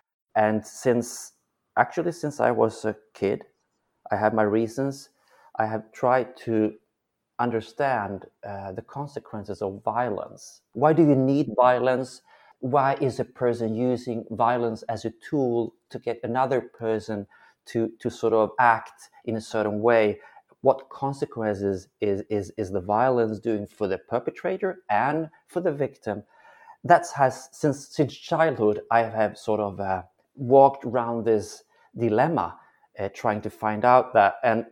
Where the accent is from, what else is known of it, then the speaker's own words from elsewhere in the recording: Stockholm, Stockholm County, Sweden; English is a second language; Normally I live in Stockholm. That's my hometown.